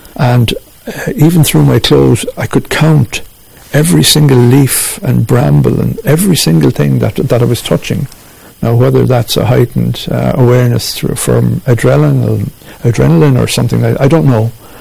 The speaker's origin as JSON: {"language": "English", "region": "Munster", "country": "Ireland", "said": "from South Tipperary"}